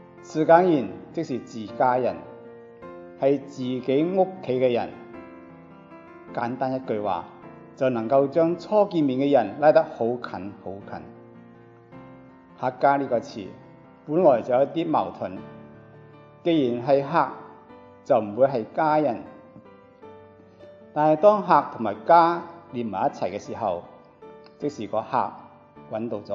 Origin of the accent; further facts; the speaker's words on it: Hong Kong; born there; moved away; 我是在香港出生的客家人，大半生以作客的身份、移民的身份，在异国之乡读书、工作、建立家园。